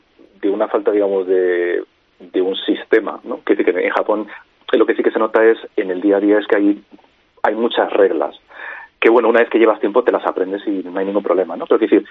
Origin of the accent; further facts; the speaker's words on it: Spain; sí que es cierto que he nacido y he crecido en España